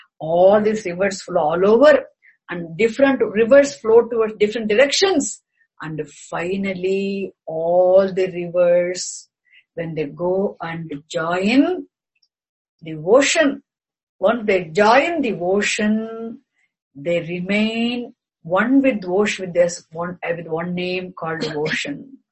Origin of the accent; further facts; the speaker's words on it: India; English is a second language; I am an Indian and you are that, and you are here, you are English.